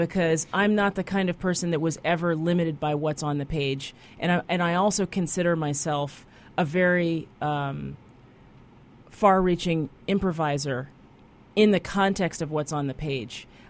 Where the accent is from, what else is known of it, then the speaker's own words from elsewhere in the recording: United States; but as American musicians, we really have to curate the American feel of music to non-Americans